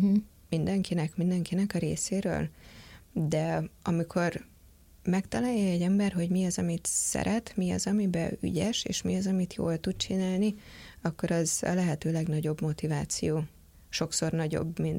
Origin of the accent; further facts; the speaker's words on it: Budapest, Hungary; itt nőttünk föl, úgy mondom, mindannyian hárman a lányokkal eredetileg a budai hegyvidéken, és mindannyian a Balatonon töltöttük a nyarunkat.